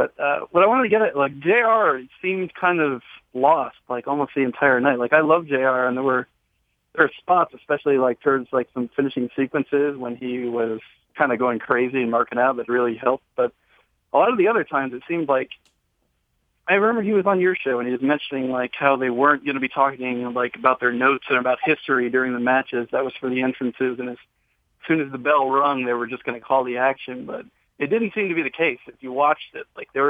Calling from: New York, United States; from New York.

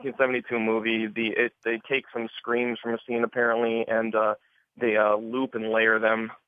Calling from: Wisconsin, United States; from Wisconsin.

